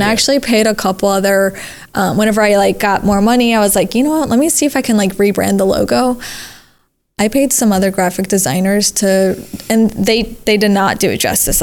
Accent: Missouri, United States; It's really kind of crazy to go to the Middle East and then see the same white Jesus that I grew up seeing in Missouri and in Bethlehem.

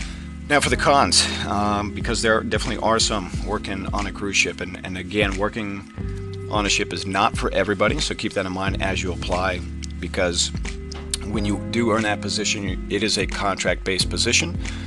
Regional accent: United States; I'm from the United States, as I mentioned, so for me, this job was mostly about traveling the world and getting to experience something new.

